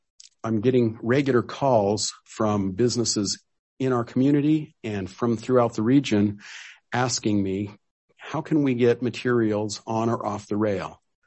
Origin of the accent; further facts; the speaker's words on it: Cedar City, Utah, United States; And growing up in Cedar City, I saw that happen.